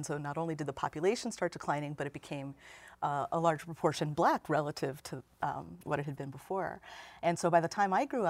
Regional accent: Gary, Indiana, United States; Well, you know, so I was growing up in Gary in the 70s and 80s, right?

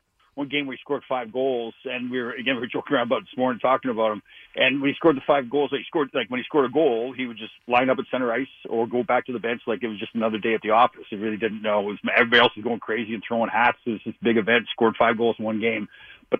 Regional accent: Canada; I grew up in Canada.

